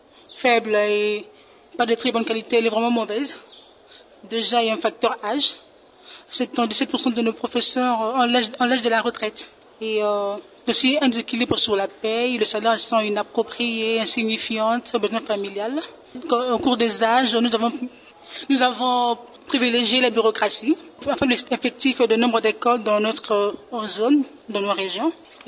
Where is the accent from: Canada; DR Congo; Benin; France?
DR Congo; Mongala; Je suis de la Mongala.